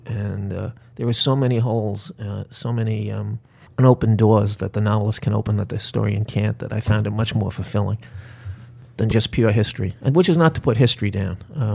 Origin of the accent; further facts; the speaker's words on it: New York City, New York, United States; my growing up in the Bronx, it was always expected we were going somewhere else.